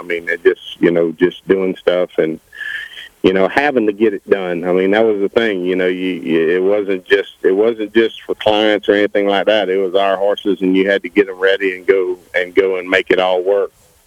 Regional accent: Florida, United States; also born or lived in Louisiana; Well, I was born in Louisiana and I lived there and stuff, but I was actually raised in Florida.

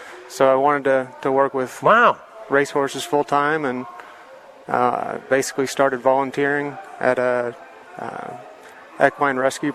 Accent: Atlanta, Georgia, United States; I grew up in Atlanta.

